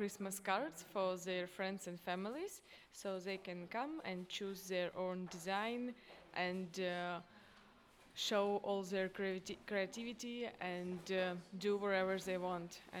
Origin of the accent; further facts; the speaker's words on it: Ukraine; now in Szczecin, Poland; I'm from Ukraine and I am in Szczecin for next 10 months.